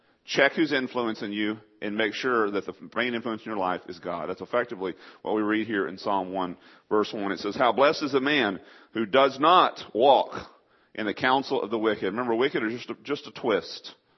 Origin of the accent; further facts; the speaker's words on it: Texas, United States; now in Brownsville, United States; Well, I'm not from here either. I'm from another part of Texas, southeast Texas.